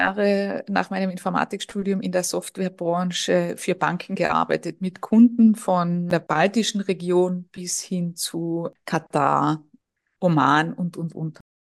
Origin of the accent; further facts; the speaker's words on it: Austria; ich lebe noch immer als Österreicherin gern in Home of Schrems.